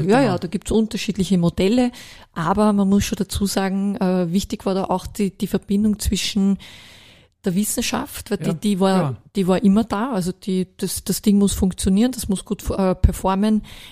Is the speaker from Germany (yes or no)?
no; Austria; haben wir auch wirklich ganz, ganz tolle Ärzte da bei uns in Österreich.